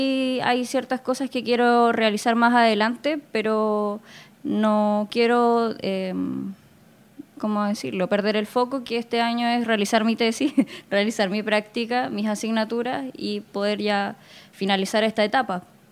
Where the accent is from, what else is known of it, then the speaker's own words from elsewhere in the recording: Puerto Montt, Los Lagos, Chile; Yo soy de acá, de Puerto Montt.